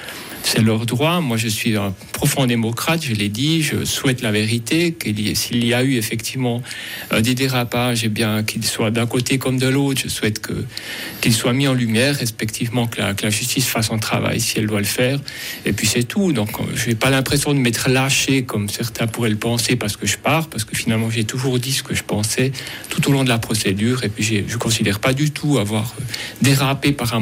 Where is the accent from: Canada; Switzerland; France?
Switzerland; Bern; je me suis positionné aussi en tant que jurassien bernois qui connaît la région.